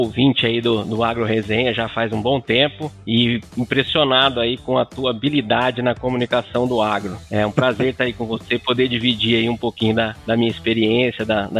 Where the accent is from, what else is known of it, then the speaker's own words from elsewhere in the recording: Campo Grande, Mato Grosso do Sul, Brazil; born there; also born or lived in Maracaju; eu sou nascido em Campo Grande, nossa cidade morena, capital do MS querido, né? Mas a minha vida, assim, inteira, a gente veio sempre para Maracaju. Era a terra dos meus avós.